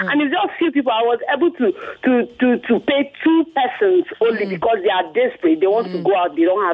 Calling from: Abidjan, Côte d’Ivoire; Okay, I'm calling from Abidjan.

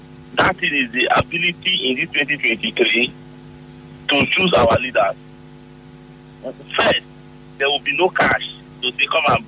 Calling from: Port Harcourt, Rivers, Nigeria; I'm calling from Port Harcourt.

